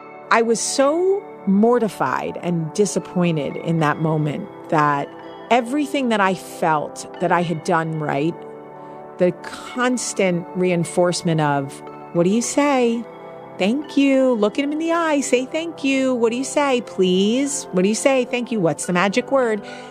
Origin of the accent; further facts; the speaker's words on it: New Jersey, United States; now in Birmingham, United States; I'm not from the South. I'm from New Jersey and I live in Birmingham, Alabama